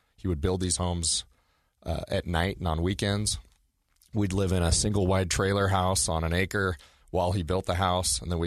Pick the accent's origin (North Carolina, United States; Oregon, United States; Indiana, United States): Oregon, United States; And, so when I was a kid growing up in Oregon, my dad and my grandpa would build every house we lived in.